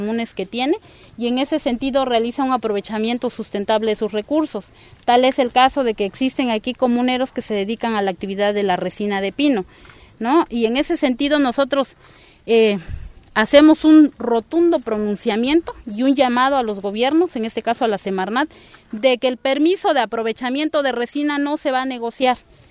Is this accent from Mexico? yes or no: yes; Mexico; en el estado de Oaxaca convivimos 16 etnias y lo hacemos muy bien. Si algo nos caracteriza como mexicanos, pues es precisamente la diversidad cultural y biológica